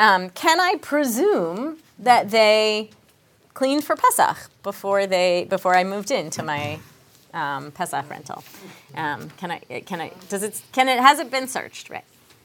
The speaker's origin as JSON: {"language": "English", "region": "the South", "country": "United States", "said": "I'm from the South. In the South, there's like a whole, it's very normal, actually, in the South for people who never keep kosher during the year."}